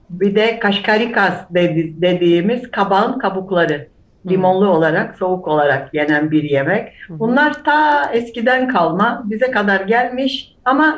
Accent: Istanbul, Turkey; Tabii ki burada doğdum, İstanbul'da doğdum. Hı-hı. Yine orada Galata'larda, Kuledibi, kendi aramızda konuştuğumuz zaman Kuledibi çocuğuyuz deriz. Hı-hı. Oralarda yaşadık, büyüdük, yani ergenliğe kadar.

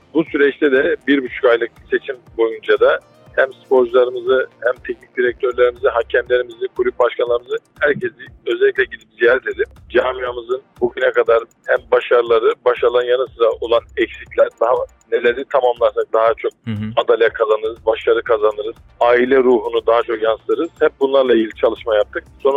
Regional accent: Ahlat, Bitlis Province, Turkey; born there; Evet, ben 1975 Bitlis Ahlat doğumluyum.

